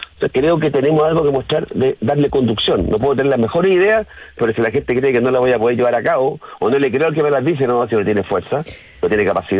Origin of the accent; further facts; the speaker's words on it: Chile; las chilenas y los chilenos, y yo soy chileno